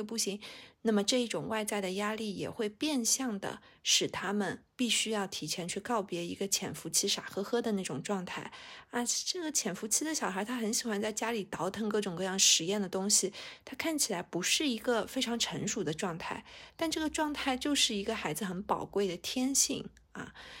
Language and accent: Chinese; Shanghai, China; accent: Shanghainese; 就我们上海话叫拎得清啊，